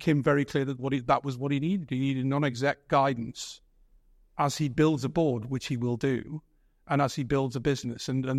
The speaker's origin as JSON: {"language": "English", "region": "North East England", "country": "United Kingdom", "said": "I'm a Geordie, and you know, we are quite honest"}